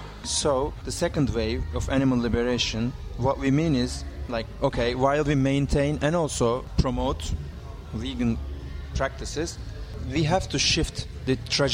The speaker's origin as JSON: {"language": "English", "region": "Istanbul", "country": "Turkey", "said": "I'm from Istanbul."}